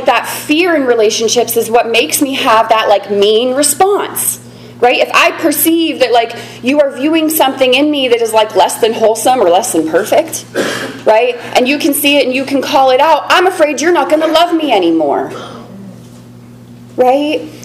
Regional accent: Pittsburgh, Pennsylvania, United States; I grew up in Pittsburgh in, like, a boarded up trap house where I thought, like, a lot of shit was normal that was not normal.

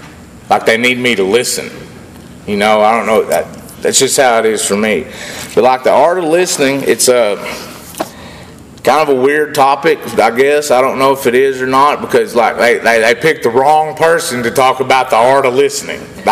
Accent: Hot Springs, Arkansas, United States; I'm from Hot Springs, Arkansas.

